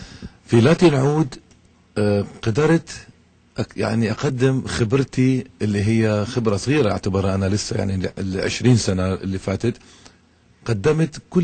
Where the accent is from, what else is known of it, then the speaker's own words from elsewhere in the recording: Iraq; لو تشوفونا على المسرح احنا عراقيين